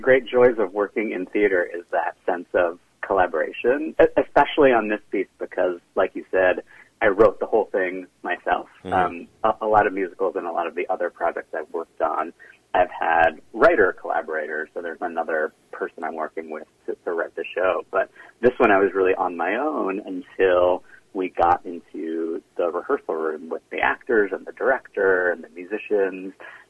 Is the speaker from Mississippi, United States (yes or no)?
no; Baltimore, Maryland, United States; I grew up in Baltimore, Maryland, mm-hmm.